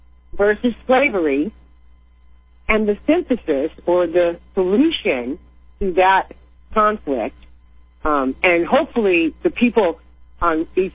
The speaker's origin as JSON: {"language": "English", "country": "United States", "said": "And, you know, and I, as an American, it just got my gander up."}